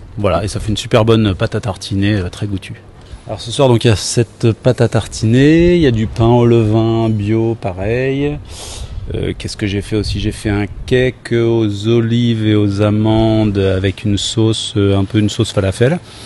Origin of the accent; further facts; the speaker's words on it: Brittany, France; je suis breton, j'habite en Ariège